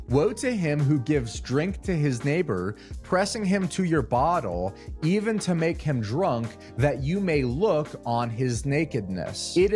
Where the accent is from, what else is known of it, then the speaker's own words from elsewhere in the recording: Arvada, Colorado, United States; Ironically, I grew up in Arvada, Colorado, perhaps making me an Arvadite.